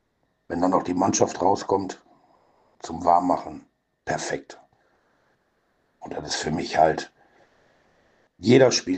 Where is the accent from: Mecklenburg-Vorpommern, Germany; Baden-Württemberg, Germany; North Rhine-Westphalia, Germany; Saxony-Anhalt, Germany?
North Rhine-Westphalia, Germany; Oberhausen; ich komme aus Oberhausen-Rheinland.